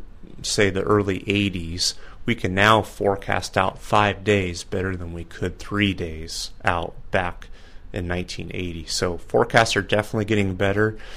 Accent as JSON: {"language": "English", "region": "Oregon", "country": "United States", "tie": "born or raised there", "said": "I grew up near Portland."}